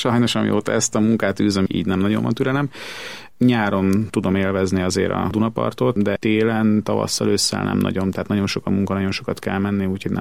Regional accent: Budapest, Hungary; born there; Én 82. április 25-én születtem Budapesten, de a szülői ház az otthon van.

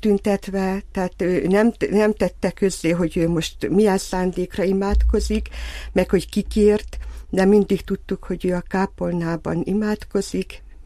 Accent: Sepsibükszád, Covasna, Romania; én meg Sepsibüsszádról származom, ugye Háromszékről, Kovászna megyéből

